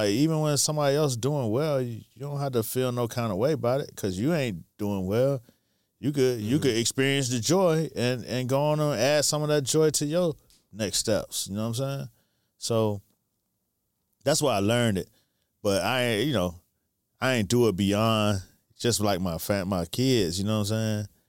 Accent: United States; But I understand the joy. I grew up in America. I grew up under the rules of all this shit.

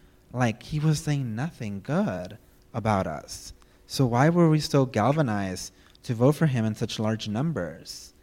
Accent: Maywood, California, United States; Because I grew up in Maywood, St. Rosa Lima was the church we went to at least 3 times a day.

